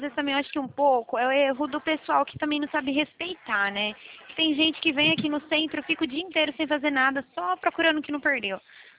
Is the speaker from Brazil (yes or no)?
yes; Araras, São Paulo, Brazil; eu falo da cidade de Araras.